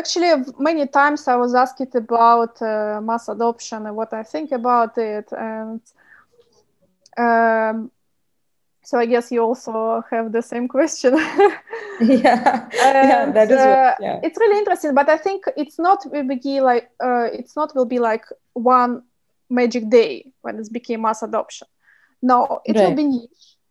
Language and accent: English; Russia; Yeah, but also I'm kind of you mentioned I'm from Russia